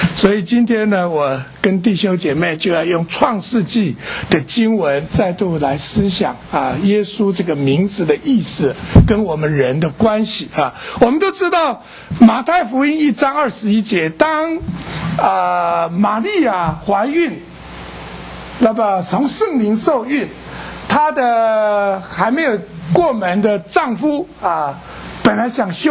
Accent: China; 我们中国人呢很少取名字叫耶稣的，你知道吗？

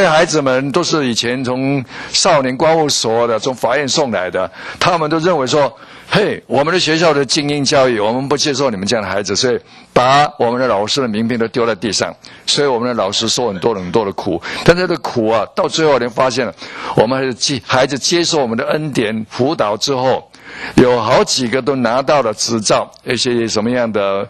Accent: United States; 就是我们美国人也说啊 ，no pain no gain。

